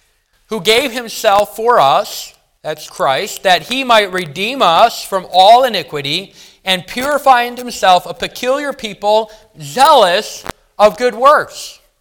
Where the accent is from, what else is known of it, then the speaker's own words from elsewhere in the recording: Milwaukee, Wisconsin, United States; I'm from the Milwaukee area, and we have Milwaukee Bucks, a basketball team.